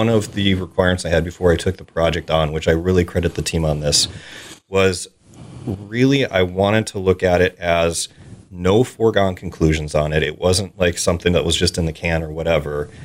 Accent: Minnesota, United States; So I'm originally from Minnesota.

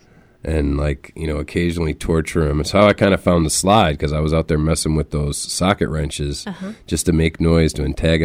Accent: Chicago, Illinois, United States; also born or lived in McHenry; Yeah, I was born in Chicago. My dad was an old Chicago cop until maybe I was like end of sixth grade. Then he moved us out to a little country town called McHenry, Illinois

